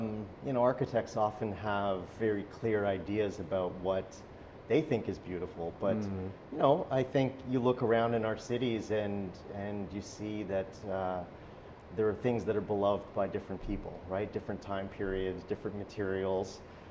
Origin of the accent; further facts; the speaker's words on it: Brampton, Ontario, Canada; I grew up in Brampton, and I went to school, a really beautiful little school in Caledon, Ontario, Mayfield. It's an art school.